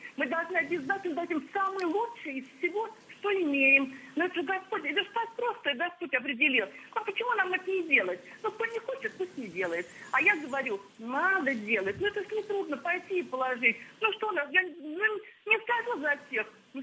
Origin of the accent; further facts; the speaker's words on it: Moscow Oblast, Russia; я из Подмосковья.